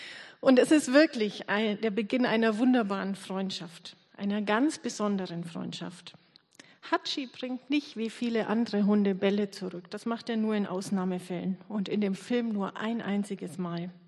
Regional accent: Neidhardswinden, Bavaria, Germany; Ich bin 45 Jahre alt und ich komme aus Mittelfranken in der Nähe von Nürnberg bei Erlangen, aus einem kleinen Dorf mit 200 Einwohnern. Neidhartswinden heißt es, mitten in der Bamba.

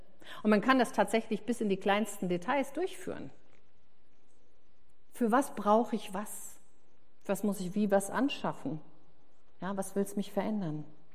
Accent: Hesse, Germany; Das ist weder Hü noch Hott, sagt man bei uns in Hessen.

